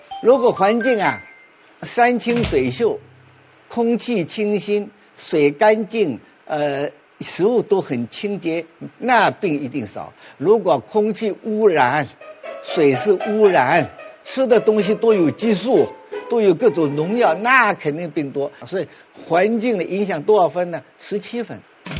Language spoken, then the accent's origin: Chinese; China; 每天我们中国人一般一天需要800毫克钙